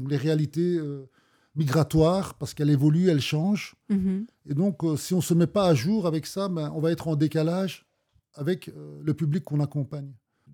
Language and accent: French; Namur, Wallonia, Belgium; Je suis Namurois de naissance. Je suis le fils d'un immigré qui a immigré dans les années 70 suite à l'appel de la Belgique pour la main-d'œuvre étrangère. J'ai fait tout mon parcours ici.